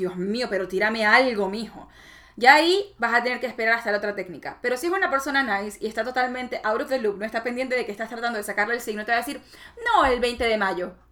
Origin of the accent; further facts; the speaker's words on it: Maracaibo, Zulia, Venezuela; now in Miami, United States; Número uno, porque yo soy de Maracaibo.